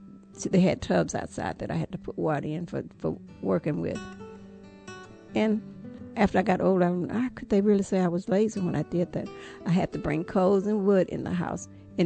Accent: Seals, Alabama, United States; I was born in Seals, Alabama. From there, we was on the farm. I don't know where that was, but it was in deep part of Alabama.

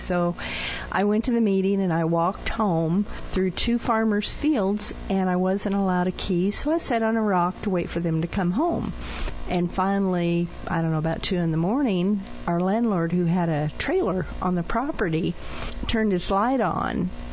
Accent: Arthur, Illinois, United States; Around Arthur, Illinois.

